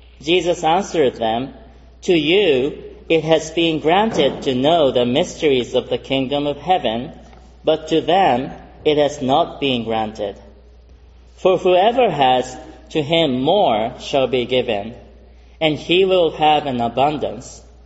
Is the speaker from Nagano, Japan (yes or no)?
no; Kobe, Hyogo, Japan; English is a second language; I'm from Japan with my wife, and we're from one of the congregations we have as a Japan Presbytery in Kobe.